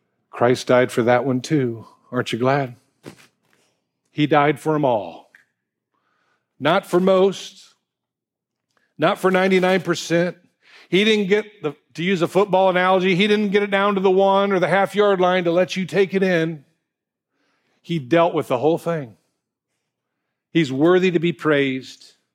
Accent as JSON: {"language": "English", "region": "Illinois", "country": "United States", "lives_now": "Florida, United States", "said": "I remember years ago when my parents moved to Florida, we came from Illinois down to Florida."}